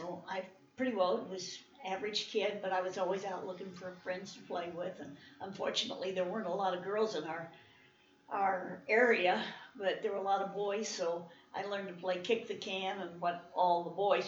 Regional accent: Alton, Illinois, United States; born there; I was born in Alton, Illinois, on February the 13th, 1932, and I was born at home

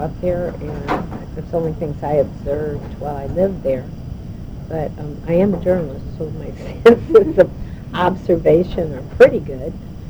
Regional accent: St. Louis County, Missouri, United States; also born or lived in California; because I had lived in California and I had lived growing up in St. Louis County and I had family that lived in other parts of the country.

